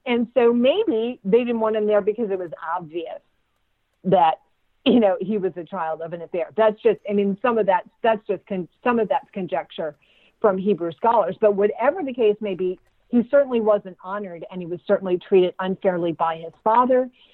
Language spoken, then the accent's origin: English; New Jersey, United States; I'm from New Jersey. And I got so many times, like, I want to go all Jersey girl on somebody, but no, stop.